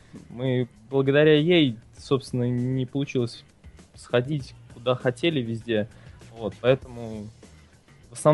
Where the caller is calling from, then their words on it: Moscow, Russia; Я из Москвы.